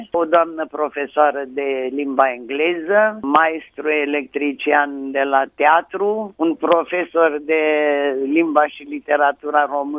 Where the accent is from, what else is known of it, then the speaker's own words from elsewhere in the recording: Bucharest, Romania; Sunt bucureșteancă din Moș Strămoș și sub ochii mei orașul s-a degradat într-un hal fără de hal.